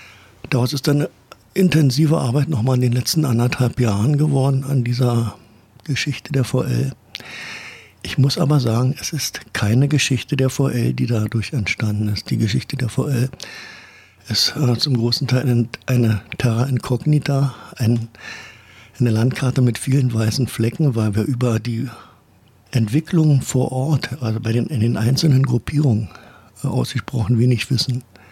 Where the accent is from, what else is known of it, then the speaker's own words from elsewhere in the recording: Brandenburg an der Havel, Brandenburg, Germany; born there; now in Berlin, Germany; Ich wohne ja in Berlin. Ich habe ja zum Land Brandenburg eine besonders enge Beziehung, weil ich geboren bin in Brandenburg an der Havel im Jahre 1949.